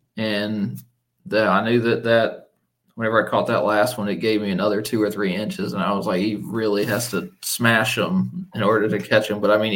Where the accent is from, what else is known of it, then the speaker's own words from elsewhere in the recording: South Carolina, United States; I grew up like on Lake Murray, well, near Lake Murray. Okay. That's probably the closest lake to where I grew up.